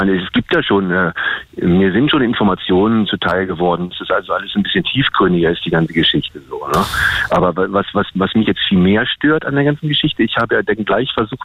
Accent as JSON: {"language": "German", "region": "Berlin", "country": "Germany", "said": "Ich bin hier als sogenannter Wessi, ich bin ja Berliner eigentlich so und habe 25 Jahre in Berlin gelebt. Ich bin seit 5 Jahren hier in diesem Dorf."}